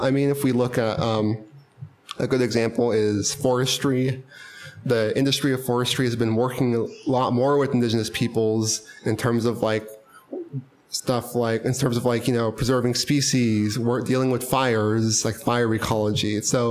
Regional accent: Oklahoma, United States; I'm from Oklahoma

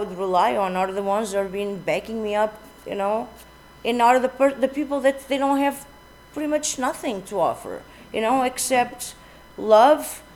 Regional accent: Portugal; now in United States; I am from Portugal originally. I've been in the States since 95.

